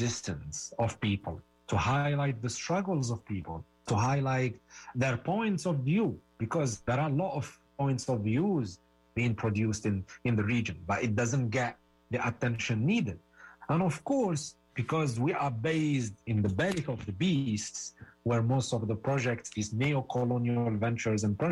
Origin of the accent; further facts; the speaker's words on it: Tunisia; especially about my home country, Tunisia